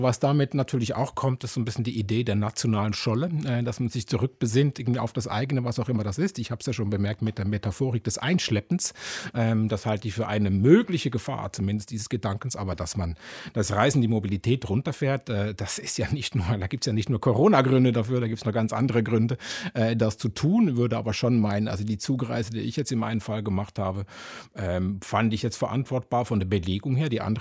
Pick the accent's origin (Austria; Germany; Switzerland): Switzerland; bevor ich meine alten Eltern in der Schweiz, wo ich herkomme, besucht habe